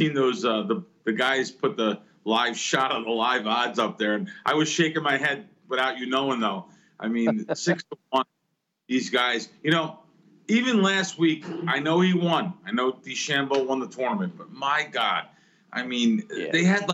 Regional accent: New York, United States; There was the old line when we grew up back in New York

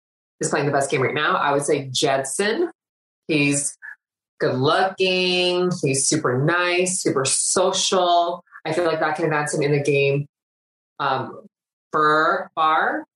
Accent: Vancouver, British Columbia, Canada; we're both from Vancouver, West Coasters, and both in the queer community.

